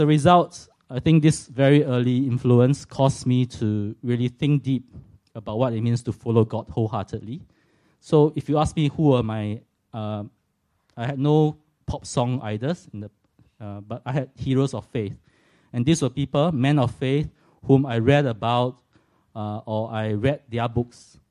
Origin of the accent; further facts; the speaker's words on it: Singapore; moved away as an adult; now in Australia; I'm from Singapore, as some of you can tell from my accent, so I'm not Australian. Just came to Australia from Singapore about 3 months ago.